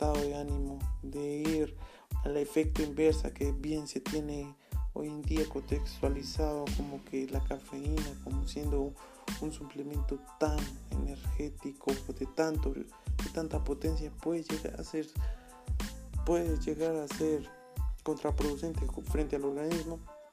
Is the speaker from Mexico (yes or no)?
no; Colombia; es algo más aquí en mi país, como lo es Colombia, su país naciente